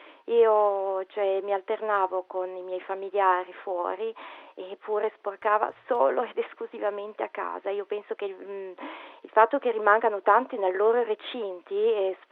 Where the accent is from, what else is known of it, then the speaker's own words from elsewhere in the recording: Imperia, Liguria, Italy; io sono di Imperia, arriva da una sessantina di chilometri da casa mia a Es, praticamente vicino a Nizza, vicino al confine.